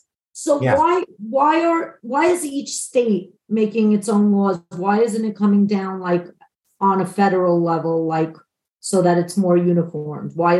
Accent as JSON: {"language": "English", "town": "Brooklyn", "region": "New York", "country": "United States", "tie": "born or raised there", "lives_now": "Connecticut, United States", "said": "You know, I'm a New Yorker. I live in Connecticut, but born and raised in Brooklyn."}